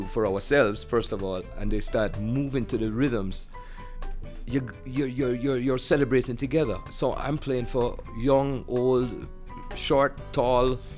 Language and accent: English; Jamaica; I grew up in Jamaica playing in the recording sessions when I was like 14, 15 years old